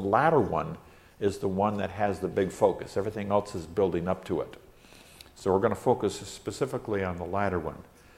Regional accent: Nigeria; I grew up in Nigeria, and lizards were absolutely everywhere.

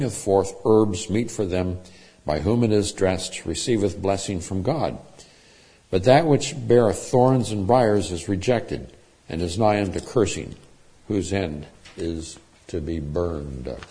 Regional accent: Chico, California, United States; In my hometown in Chico, California, there was a pastor who was pastoring the Nazarene Church.

